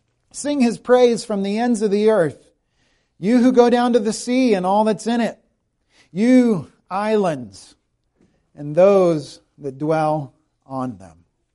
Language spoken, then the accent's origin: English; South Carolina, United States; The state where I grew up in South Carolina went to the polls yesterday in the Republican primary.